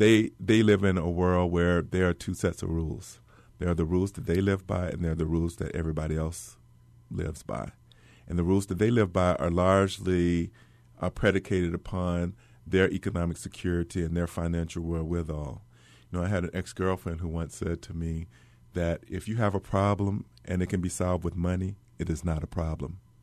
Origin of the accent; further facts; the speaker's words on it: the South, United States; Growing up in the South, the older people, when they would see a civil rights setback, I remember hearing the older people say, in times like these, it's always been times like these.